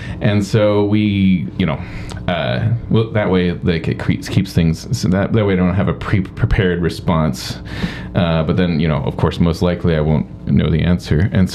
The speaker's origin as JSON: {"language": "English", "town": "Seattle", "region": "Washington", "country": "United States", "tie": "born or raised there", "also_born_or_lived": "New York / California / Boston", "moved": "as an adult", "said": "But I grew up in Seattle and moved to New York to start grad school."}